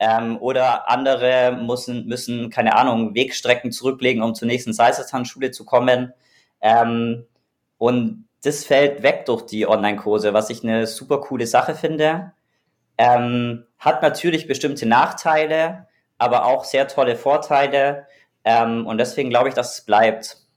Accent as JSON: {"language": "German", "town": "Augsburg", "region": "Bavaria", "country": "Germany", "tie": "born there", "also_born_or_lived": "Hamburg", "moved": "as an adult", "lives_now": "Berlin, Germany", "said": "also ich bin in Augsburg geboren, beziehungsweise im Augsburg-Umland."}